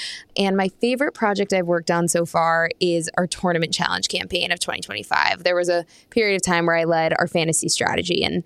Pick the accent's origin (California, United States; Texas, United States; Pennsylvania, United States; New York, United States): Pennsylvania, United States; I grew up outside of Philadelphia, so sports is in my blood.